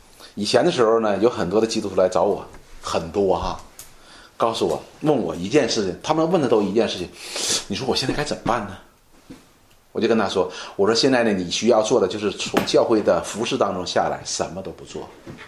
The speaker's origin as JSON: {"language": "Chinese", "country": "China", "said": "我中国人有句话叫五十步笑百步"}